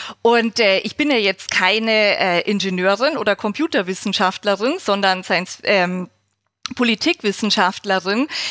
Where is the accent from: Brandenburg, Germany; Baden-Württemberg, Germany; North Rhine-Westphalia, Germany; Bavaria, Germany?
Bavaria, Germany; Munich; now in Berlin, Germany; ich komme aus Bayern, das glaube ich, hört man auch, aus München, wohlgemerkt, das ist ja auch sehr wichtig für die Bayern. Aber ich bin wohnhaft in Berlin und das auch schon fast 10 Jahre.